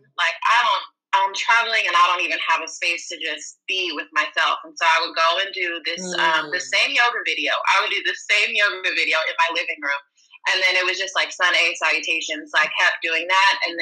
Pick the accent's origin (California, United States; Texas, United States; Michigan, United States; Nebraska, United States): California, United States; Long Beach; I'm from Long Beach, California. I moved up here to the Bay Area in 2015